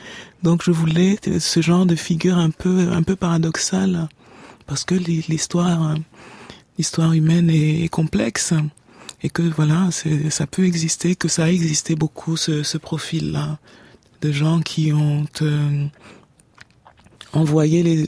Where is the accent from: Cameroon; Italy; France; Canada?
Cameroon; c'est chez nous, c'est la côte du Cameroun, parce que je suis camerounaise